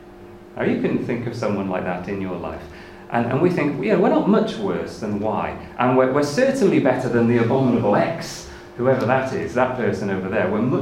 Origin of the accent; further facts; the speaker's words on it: Wrexham, Wales, United Kingdom; I grew up in Wrexham in North Wales